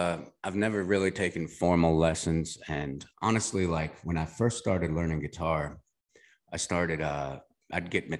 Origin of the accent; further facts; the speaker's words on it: Alaska, United States; Yeah, I was in Nashville for years before that, and but I grew up in Alaska, you know, so snow and cold, I'm just over it all.